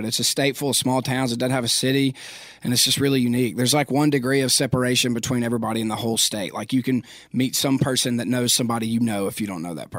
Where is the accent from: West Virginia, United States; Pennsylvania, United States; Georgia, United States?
Pennsylvania, United States; Philadelphia; but I loved my hometown, and a lot of people, most people in Philadelphia love Philadelphia.